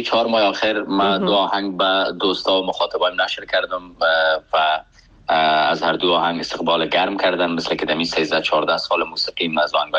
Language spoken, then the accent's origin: Persian; Afghanistan; born or raised there; moved away as an adult